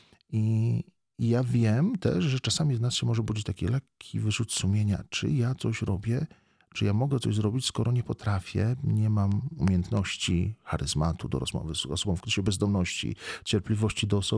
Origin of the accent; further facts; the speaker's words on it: Rzeszów, Subcarpathian Voivodeship, Poland; now in Wrocław, Poland; nie pochodzę z Wrocławia, pochodzę właśnie z Rzeszowa, stąd te Myczkowce, stąd ta decyzja rzeszowska.